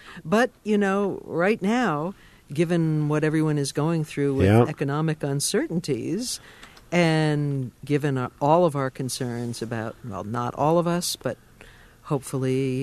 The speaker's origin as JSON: {"language": "English", "region": "Arkansas", "country": "United States", "said": "17 years old, I'm in my blue jeans, I'm from Arkansas, and I get into the car."}